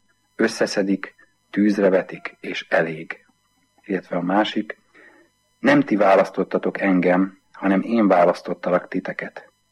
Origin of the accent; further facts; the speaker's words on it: Tahitótfalu, Pest, Hungary; én az erdő szélen nőttem föl Tahiban, a Pilisben.